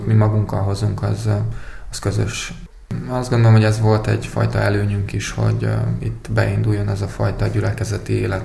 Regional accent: Zakarpattia Oblast, Ukraine; now in Hungary; mi magunk is határon túliak vagyunk, tehát mi Kárpátaljáról származunk, én is, a feleségem is

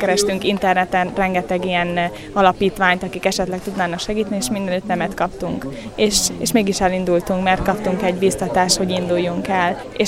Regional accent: Zakarpattia Oblast, Ukraine; moved away as an adult; now in Hungary; Főiskolára indultam még, én kárpátaljai vagyok, és Magyarországon a főiskolára indultam

